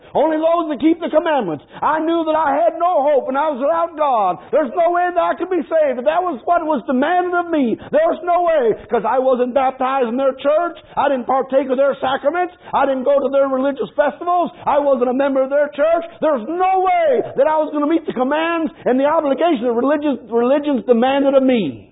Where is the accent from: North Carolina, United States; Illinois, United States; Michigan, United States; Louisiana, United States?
Michigan, United States; I never heard it. And I was American growing up in Michigan.